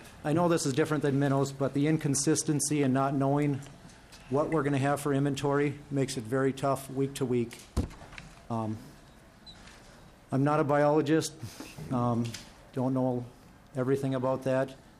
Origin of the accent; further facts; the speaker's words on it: Minnesota, United States; Like Senator said, I am from Malacca, Minnesota.